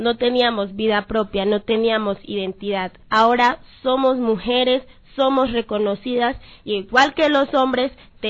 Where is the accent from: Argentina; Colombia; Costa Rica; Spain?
Colombia; El Charco, Nariño; Soy del municipio del Charco, Nariño.